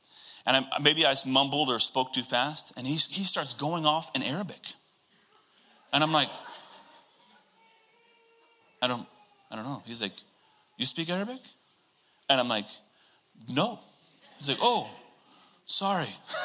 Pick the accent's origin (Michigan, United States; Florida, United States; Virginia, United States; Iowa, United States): Iowa, United States; But I have this issue in like when I grow a beard, people automatically think I'm not from Iowa.